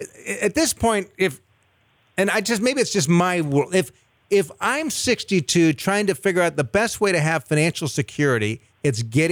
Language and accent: English; Ojai, California, United States; born there; I was born in Ventura County, but.